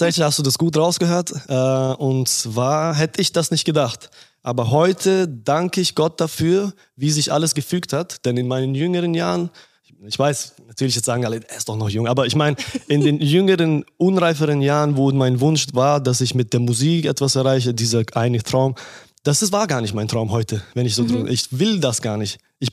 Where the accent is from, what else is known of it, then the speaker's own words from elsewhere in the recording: Munich, Bavaria, Germany; ich komme aus München